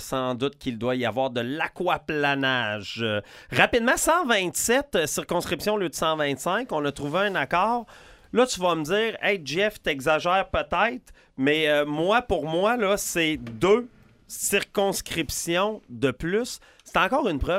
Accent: Quebec, Canada; C'est ça qui fait en sorte qu'aujourd'hui, on est des Québécois, on n'est pas des Canadiens anglais de l'Ouest.

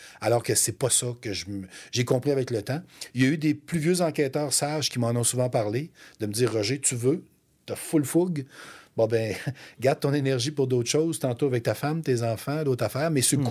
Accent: Canada; on vient chercher un criminel, on le ramène chez nous au Canada

